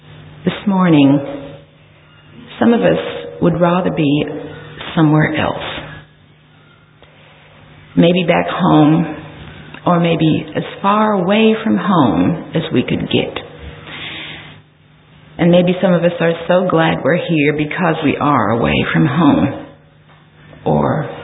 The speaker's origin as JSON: {"language": "English", "country": "Australia", "also_born_or_lived": "Canada", "said": "part Canadian because I was a resident there for a while, for some years. But I'm back in Australia, and I am actually an Australian. I still carry an Australian passport."}